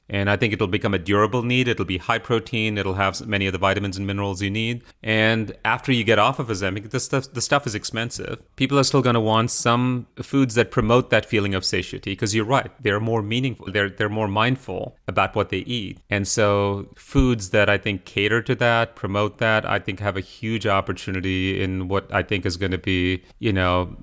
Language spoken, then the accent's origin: English; India; English is a second language; now in United States; as someone who was an immigrant to the US, I had to fit into a completely different society. I came from India. I actually learned English from watching American TV shows